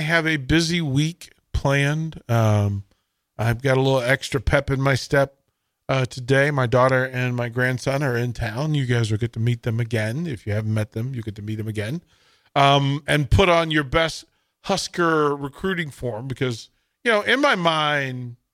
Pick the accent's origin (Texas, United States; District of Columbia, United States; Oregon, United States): District of Columbia, United States; Washington; Now, remember, and I'll say this, the National Zoo is in my hometown. The National Zoo is in my hometown.